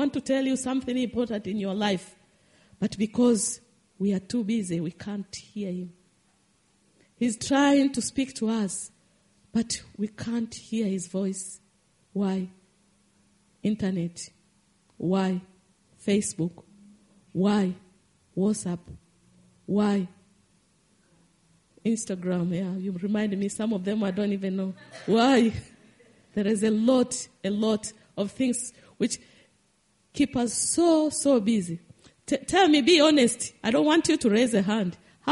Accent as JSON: {"language": "English", "country": "Tanzania", "said": "as I said, I came from Tanzania, where the shepherds, I know the Maasai people, how the kind of life they live."}